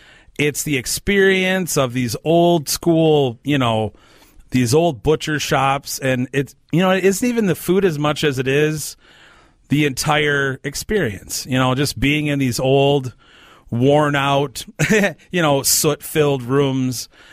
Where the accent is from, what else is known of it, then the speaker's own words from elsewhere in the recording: Coon Rapids, Minnesota, United States; Well, we are both from the area. I grew up in Coon Rapids and graduated from Coon Rapids High School.